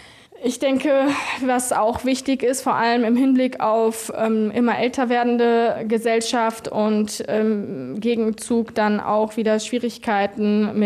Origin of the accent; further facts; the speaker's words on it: Odenthal, North Rhine-Westphalia, Germany; Also ich bin ja auch in Odenthal groß geworden. Ich habe in Neschen gewohnt, bis ich angefangen habe zu studieren.